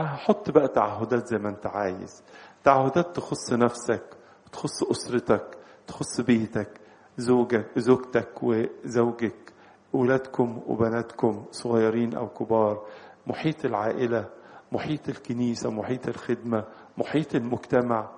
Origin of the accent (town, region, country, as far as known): Egypt